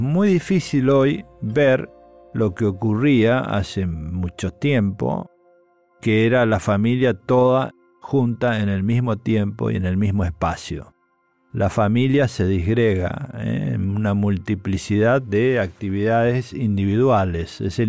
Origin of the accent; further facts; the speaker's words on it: Rafaela, Santa Fe, Argentina; born there; en la ciudad donde yo nací, en Rafaela